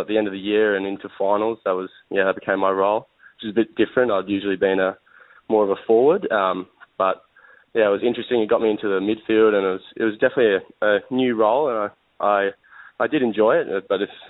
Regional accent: Perth, Western Australia, Australia; I'm from Perth, so I started my juniors.

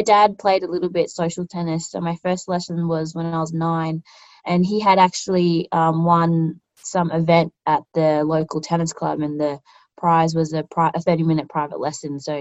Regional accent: Canberra, Australian Capital Territory, Australia; So I'm born and raised in Canberra. Started playing tennis when I was six.

